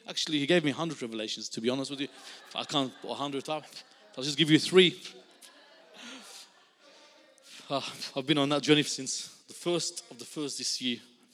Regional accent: Egypt; now in Australia; when Kyle came from South Africa, he experienced a different culture, guaranteed, like I did when I came from Egypt.

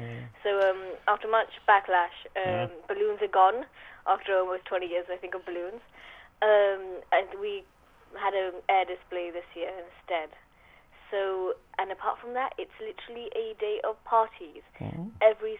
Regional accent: Gibraltar; it is a day that we celebrate being Gibraltarian and being British.

